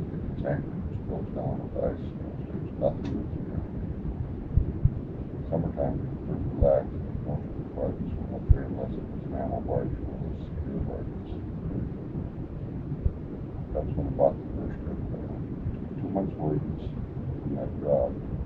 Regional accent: Great Falls, Montana, United States; We got up to Great Falls there, and that's my home country.

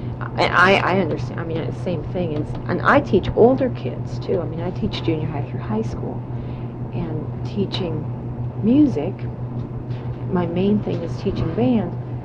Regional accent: Washington, United States; It was before I moved from Western Washington to Eastern Washington, that they had just started that in my school. I was fourth grade, I think.

